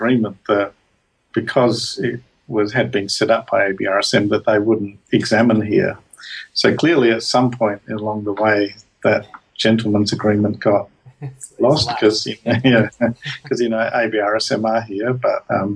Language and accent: English; Adelaide, South Australia, Australia; So I did music at school, did a music degree in Adelaide. I'm from Adelaide originally